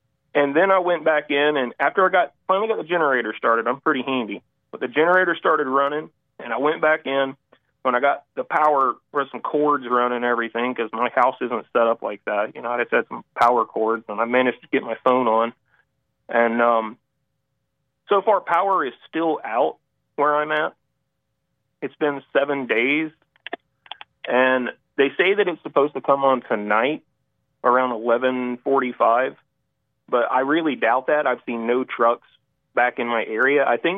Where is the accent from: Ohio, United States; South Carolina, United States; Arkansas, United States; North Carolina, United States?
South Carolina, United States; Pickens; I'm from Pickens, South Carolina.